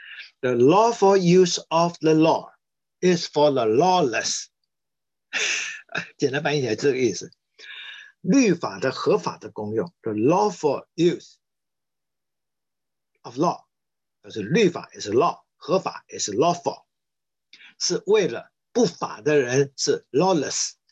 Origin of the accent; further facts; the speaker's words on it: China; now in Boston, United States; 不然我们中国人活不下去了